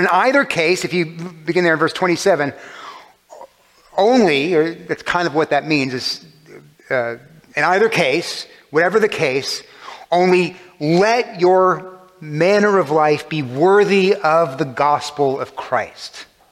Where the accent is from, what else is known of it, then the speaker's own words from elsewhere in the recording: Texas, United States; Texans, I'm from Texas. Texans apparently don't walk that way.